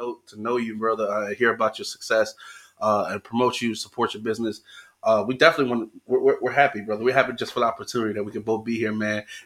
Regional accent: Florida, United States; Because I'm from Florida originally, so that heat, man, I love it.

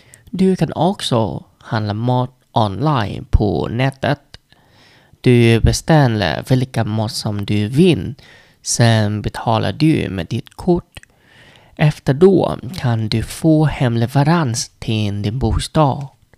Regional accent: Vietnam; Swedish is a second language; now in Sweden; En stor skillnad mellan att handla mat i Sverige och att handla mat i mitt hemland. I Vietnam brukar vi handla varje dag som räcker till en dag.

